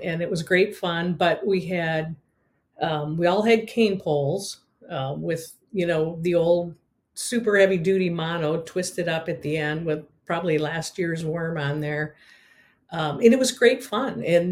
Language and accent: English; Saline, Michigan, United States; I grew up in a very small town, Saline, just south of Ann Arbor, Michigan. And it was truly a tiny town at that time with one traffic light. It was a farming town